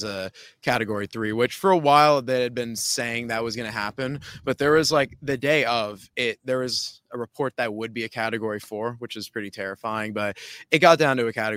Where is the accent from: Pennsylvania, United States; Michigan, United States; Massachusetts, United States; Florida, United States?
Florida, United States; hurricanes are weird, but it's a part of life living in Florida, growing up in Florida.